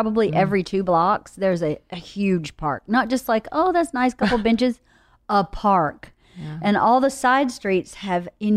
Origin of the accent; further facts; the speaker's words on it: United States; I just got to this country. I'm American.